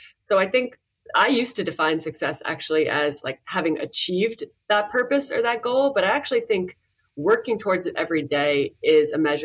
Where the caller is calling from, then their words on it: New Jersey, United States; I am in New Jersey in the US, if you can't tell by my accent.